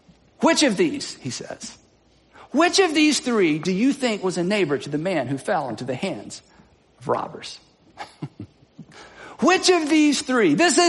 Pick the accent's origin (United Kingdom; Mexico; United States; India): United Kingdom; England; because we're English people in the 21st century